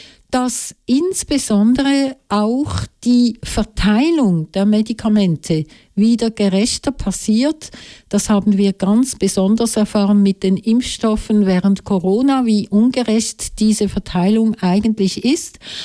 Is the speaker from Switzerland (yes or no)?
yes; Switzerland; bei uns in der Schweiz